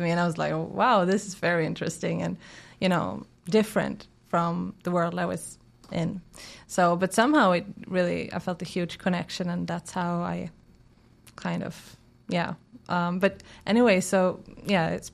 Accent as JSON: {"language": "English", "country": "Sweden", "tie": "born or raised there", "said": "So my mother's Swedish. My dad is from Georgia, the country, and I'm born and raised in Sweden, and of course, and I was 12 years the first time I came to Georgia"}